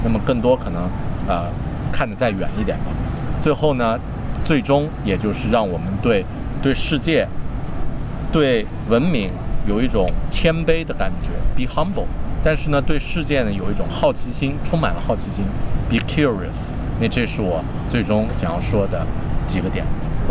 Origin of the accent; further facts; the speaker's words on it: Yunnan, China; 我的家乡云南之前在90年代的时候，丽江是一个没有人知道的小镇，发展的也非常的落后